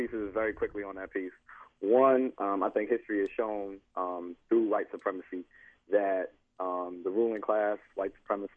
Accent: United States; I think part of it is that we see ourselves as American and not recognize ourselves as a nation.

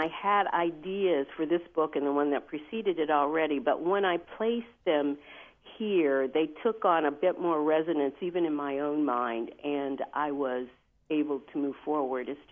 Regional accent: Midwest, United States; moved away as an adult; now in Mississippi, United States; I grew up in the civil rights era, and I grew up in the Middle West, but I had an idea of what Mississippi was.

